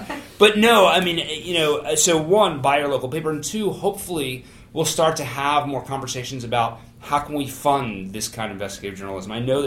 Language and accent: English; Philadelphia, Pennsylvania, United States; I'm from Philly, buy the Inky, right?